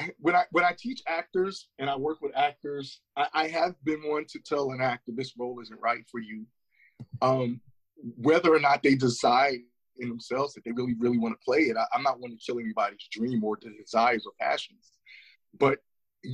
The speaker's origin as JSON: {"language": "English", "region": "New York", "country": "United States", "tie": "born or raised there", "said": "because growing up in New York, it was a lot of things in regards to bad influences."}